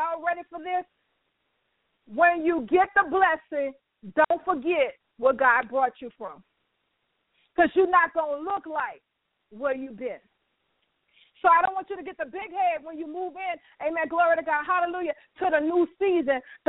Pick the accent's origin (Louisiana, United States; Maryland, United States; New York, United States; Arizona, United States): Louisiana, United States; New Orleans; I am from New Orleans, Louisiana.